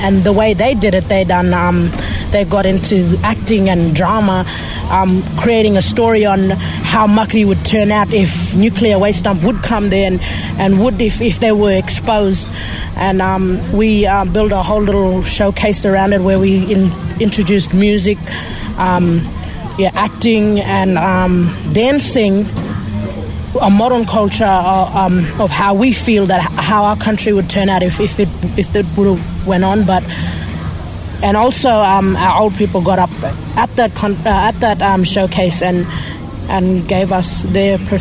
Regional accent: Tennant Creek, Northern Territory, Australia; My mob is Warmu and Runman Bomo, and we're from Tenor Creek.

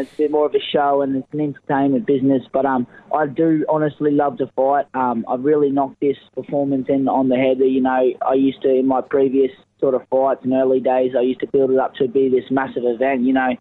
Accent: Caboolture, Queensland, Australia; I'm from Caboolture, and that's a pretty hard-nosed sort of section of Brisbane. So I grew up playing footy

